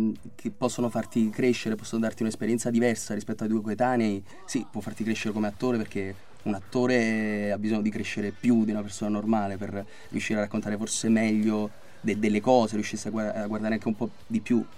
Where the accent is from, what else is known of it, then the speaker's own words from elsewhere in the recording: Naples, Campania, Italy; Sì, io sono di Scampia.